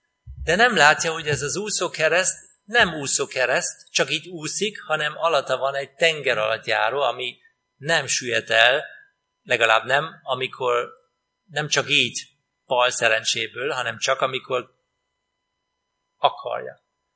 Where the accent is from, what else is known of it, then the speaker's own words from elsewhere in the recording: Germany; Hungarian is a second language; ez az én szülőfalum Németországban. Ott születtem, és ott nőttem fel, és nagyon szép hely. És ebben a kis faluban tovább, ott volt az én iskolámban is mindent